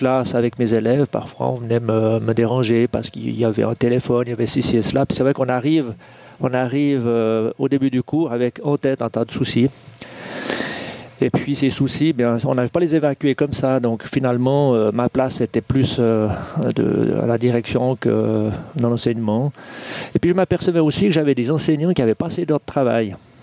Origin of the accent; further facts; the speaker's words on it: Lausanne, Vaud, Switzerland; now in Bussigny, Switzerland; je suis quand même lausannois. Je suis né à Lausanne et j'y ai vécu 40 ans. Et c'est ensuite, après ces 40 ans, que je suis arrivé à Bussigny